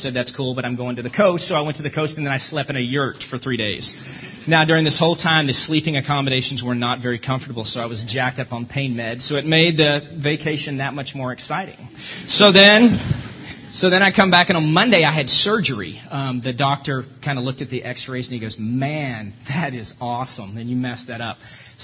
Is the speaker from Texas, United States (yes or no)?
yes; Fort Worth, Texas, United States; I grew up in Fort Worth, Texas, and so that was in the days when the Dallas Cowboys really were America's team